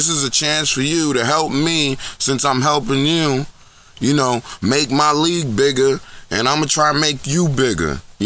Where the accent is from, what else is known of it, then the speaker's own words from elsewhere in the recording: Newark, New Jersey, United States; I don't live in North now. I live in a small town now, but I still got family out in North. I was born in North. North, New Jersey, nigga. Brick City.